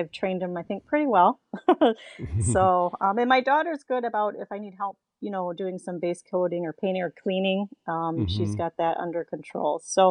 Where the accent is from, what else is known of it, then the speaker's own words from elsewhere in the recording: Houston, Texas, United States; now in Petoskey, United States; Well, I live in Petoskey. I was born here, but I also was raised in the South. I was raised in Houston.